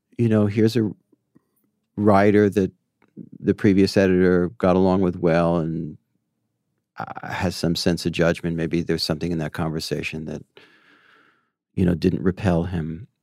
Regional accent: New York City, New York, United States; And I love, I'm a New Yorker. I love New York much more than Washington.

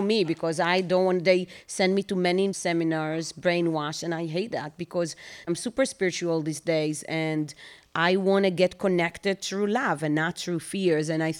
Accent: Bnei Brak, Tel Aviv District, Israel; English is a second language; also born or lived in Europe; So I grew up in Bnei Brak.

